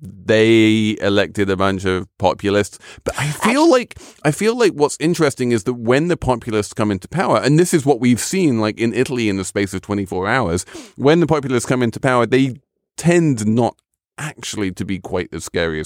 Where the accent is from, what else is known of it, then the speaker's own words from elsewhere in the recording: United Kingdom; as a Brit, I can tell you that we have two standard parties